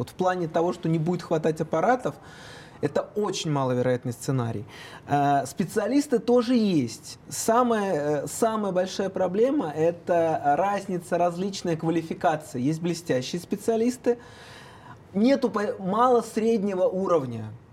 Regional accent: Oryol, Oryol Oblast, Russia; Я сам из Орла и вижу, насколько вот в регионах вокруг Москвы, правда, очень тяжело.

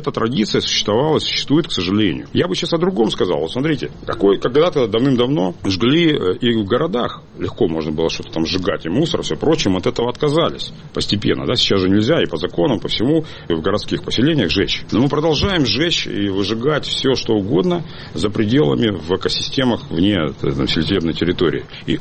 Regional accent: Far East, Russia; я вырос на Дальнем Востоке, отец был военным

